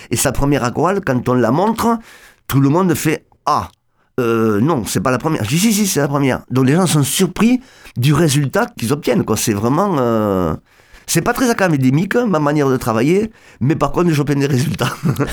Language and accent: French; Barcelona, Catalonia, Spain; now in Martres-Tolosane, France; parce que moi je suis catalan, je suis de Barcelone.